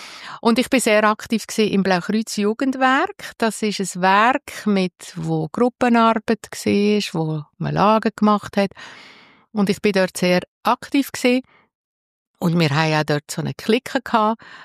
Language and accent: German; Sissach, Basel-Landschaft, Switzerland; ich bin auch hier in Sissach aufgewachsen. Ich habe ältere Brüder, zwei jüngere Schwestern.